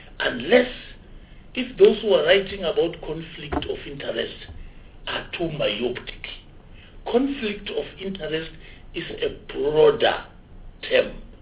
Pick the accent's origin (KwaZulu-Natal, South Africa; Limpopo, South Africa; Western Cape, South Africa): Limpopo, South Africa; I'm from Limpopo.